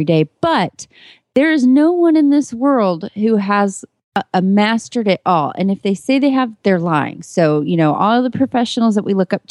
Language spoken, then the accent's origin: English; Kemp, Texas, United States; from Kemp, Texas.